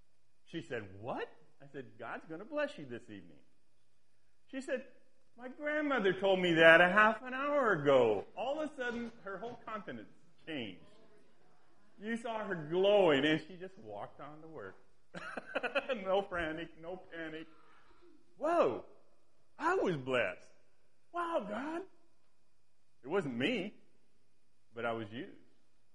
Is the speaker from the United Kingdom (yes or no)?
no; Eureka, California, United States; I thought of how blessed we were here in Eureka, my hometown, here in Humboldt County.